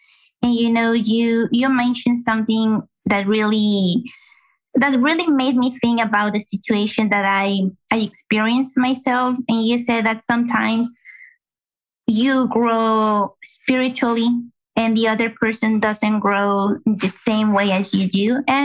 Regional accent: Mexico; now in Dallas, United States; I'm from Mexico and currently I'm living in Dallas.

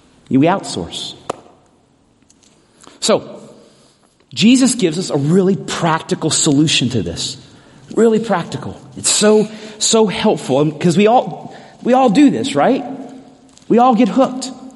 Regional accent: the South, United States; and I was raised in the South in the independent Baptist, it was kind of like this.

